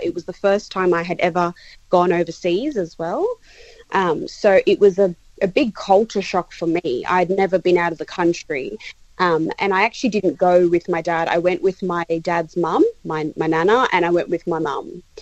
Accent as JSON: {"language": "English", "country": "Cyprus", "said": "I'm actually from Cyprus. So Cypriot food is very similar to Mediterranean Greek-style food."}